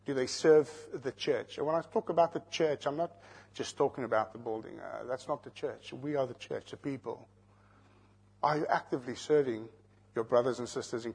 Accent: South Africa; When I grew up in South Africa, and that's my framework of reference, I often heard the message of pastors preaching

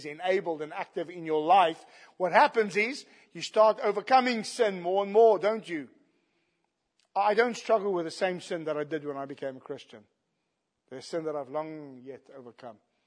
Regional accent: South Africa; I'm South African.

